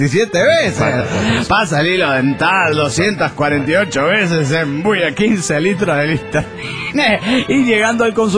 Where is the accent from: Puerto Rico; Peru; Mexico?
Mexico; Guaymas, Sonora; de Guaymas, Sonora, México.